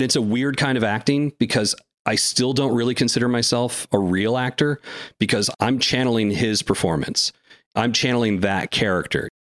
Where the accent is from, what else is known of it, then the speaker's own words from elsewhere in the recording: New England, United States; I would get crap from people back home because I come from New England. For whatever reason, I didn't have the New England accent even that my parents have.